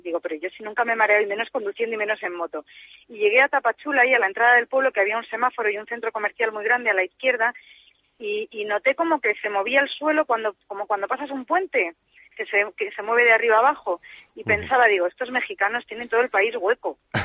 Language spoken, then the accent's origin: Spanish; Spain; como se dice, como buen español, poco inglés sabía.